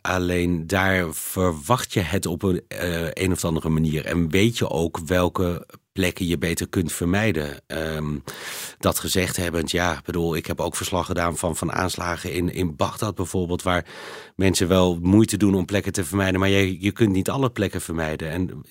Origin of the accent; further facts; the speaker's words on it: Netherlands; En dat is heel bijzonder, want wij Nederlanders lopen niet te koop met onze rouw.